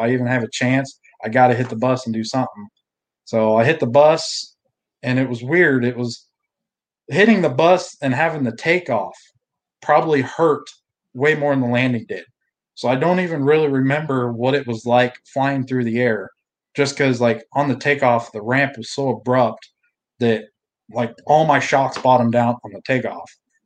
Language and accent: English; Idaho, United States; being that it was in Idaho and it was real close to Wyoming in my hometown, I had quite a bit of family out there and stuff.